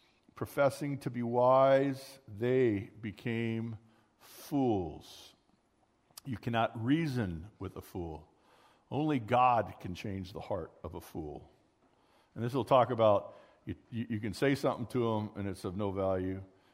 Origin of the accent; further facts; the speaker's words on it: Glendora, California, United States; when I grew up in Glendora